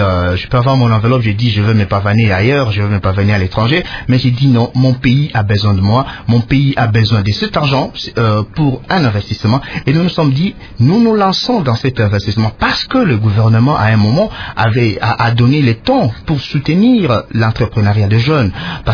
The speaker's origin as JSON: {"language": "French", "town": "Guémena", "country": "DR Congo", "tie": "born or raised there", "also_born_or_lived": "Kinshasa", "said": "Moi, par exemple, je suis né à Guémena, j'ai commencé mes études primaires à Guémena. Il a fallu un temps pour que je vienne à Kinshasa, continuer au niveau de l'université"}